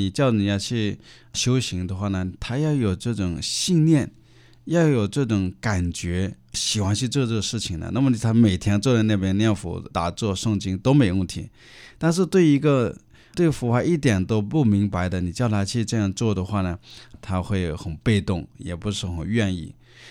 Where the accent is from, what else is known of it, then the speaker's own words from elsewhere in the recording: China; now in Canada; 我说我们作为中国人，我们到了加拿大，我们不要忘本